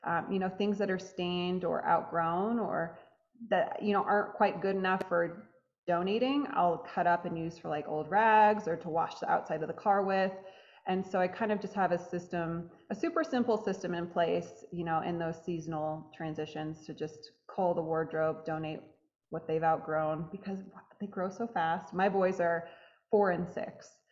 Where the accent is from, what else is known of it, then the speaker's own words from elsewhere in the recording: Midwest, United States; So we live in North Carolina. So we kind of have four true seasons. I'm from the Midwest originally.